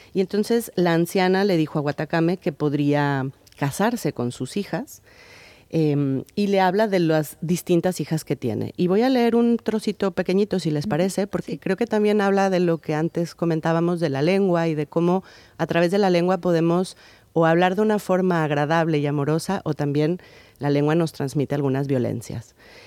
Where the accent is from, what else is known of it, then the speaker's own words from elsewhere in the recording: Mexico; por un lado porque soy mexicana, pero también porque es la cuna del maíz